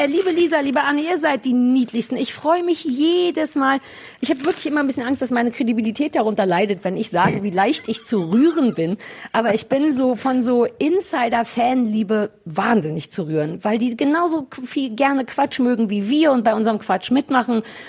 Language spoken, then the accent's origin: German; Germany; Wir kommen aus der DDR.